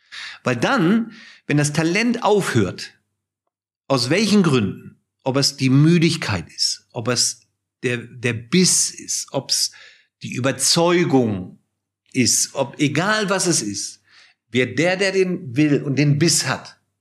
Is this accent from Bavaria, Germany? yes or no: no; Hamburg, Germany; born there; Weil ich bin ja zurückgezogen nach Hamburg in meine Geburtsstadt.